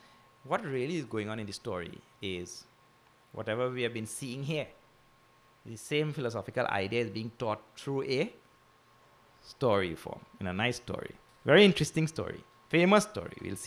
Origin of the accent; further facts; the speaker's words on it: Trinidad & Tobago; So he remembered I am from Trinidad.